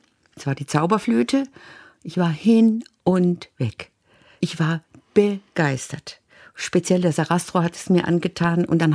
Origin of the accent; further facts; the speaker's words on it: Würzburg, Bavaria, Germany; Ich bin ja nicht da in die alte Musik hineingeboren worden, in meiner Heimatstadt in Würzburg.